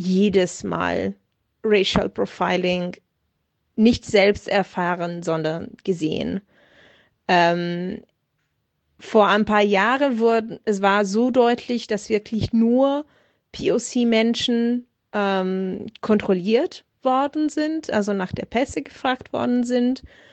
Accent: Italy; German is a second language; now in Germany; ich komme ja aus Italien und fahre, also Vor Corona-Zeiten bin ich regelmäßig zwischen München und Bologna gefahren mit dem Zug.

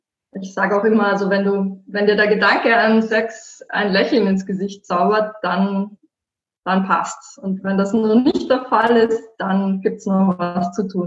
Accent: Vienna, Austria; Ich bin aus Wien

